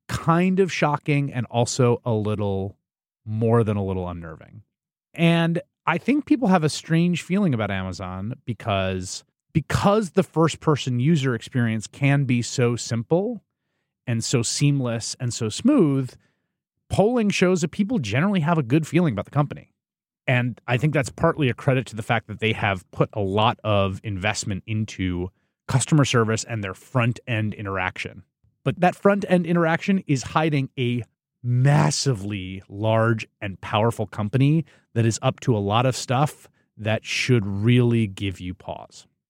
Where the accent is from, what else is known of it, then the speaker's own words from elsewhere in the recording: New York City, New York, United States; also born or lived in Chicago / Washington, D.C.; I'm actually from New York City. I'm a city kid, born and raised in the Bronx, and I've always been a city denizen